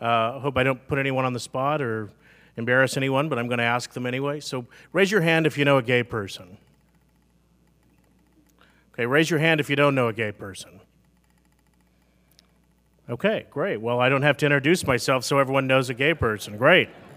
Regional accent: Wyoming, United States; I grew up in Wyoming, and I know nothing's like Alaska, so I'm not comparing us to Alaska, but I do happen to know what it's like to come from a fairly conservative place in the country

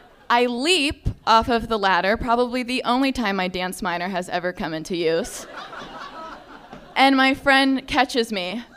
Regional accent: California, United States; so naturally, since I'm from Southern California, I have to describe to you what I wore.

